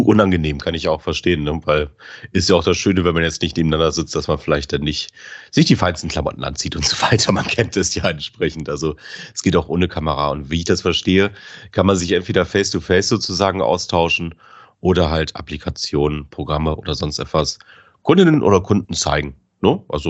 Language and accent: German; Bremen, Germany; ich komme ja aus Bremen